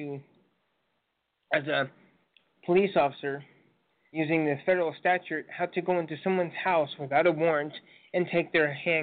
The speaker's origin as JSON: {"language": "English", "country": "United States", "said": "I said, first of all, I'm an American."}